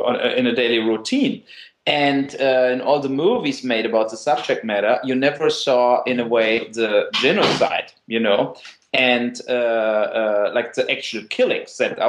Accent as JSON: {"language": "English", "country": "Germany", "tie": "born or raised there", "said": "Growing up in Germany, and I'm born in 65"}